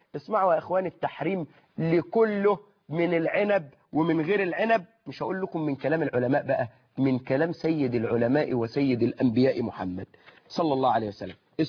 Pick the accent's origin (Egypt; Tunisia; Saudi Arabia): Egypt; إحنا كمصريين